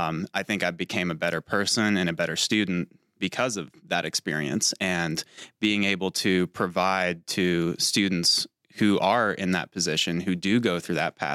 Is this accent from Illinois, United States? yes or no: no; Georgia, United States; But growing up in Georgia, in rural Georgia, I always took Jimmy Carter as an inspiration for me